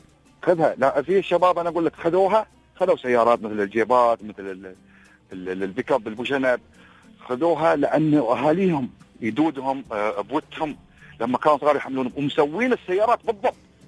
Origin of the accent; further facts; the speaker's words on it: United Arab Emirates; موجود عندنا في الإمارات